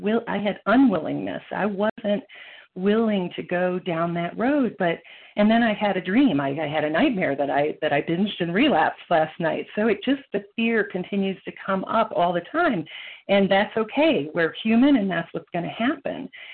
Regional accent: Colorado, United States; I'm from Colorado, and I'm a recovering compulsive overeater.

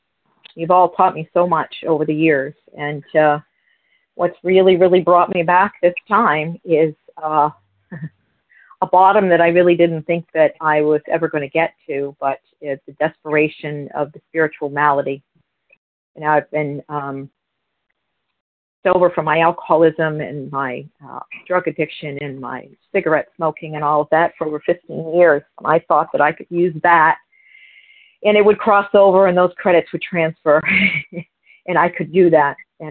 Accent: New Hampshire, United States; I am from New Hampshire.

